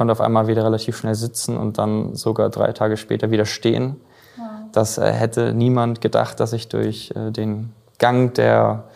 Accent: Hildesheim, Lower Saxony, Germany; in einem Schwimmbad in meiner Heimat in Hildesheim

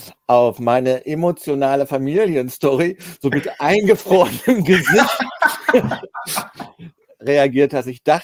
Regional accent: Hamburg, Germany; Ja, ich bin Hamburger.

